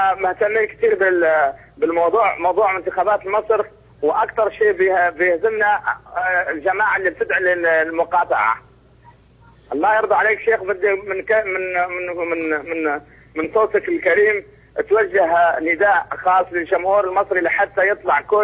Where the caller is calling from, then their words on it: Nigeria; أنا مكلمك من نيجيريا.